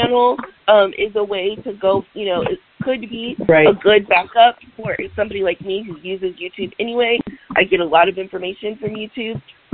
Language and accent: English; California, United States; now in Texas, United States; I grew up in the Bay Area, and I live in Texas now